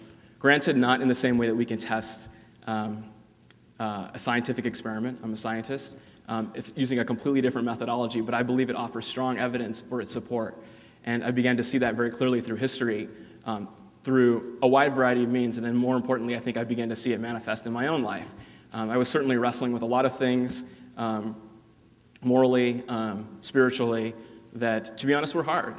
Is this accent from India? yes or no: yes; India; Being an Indian myself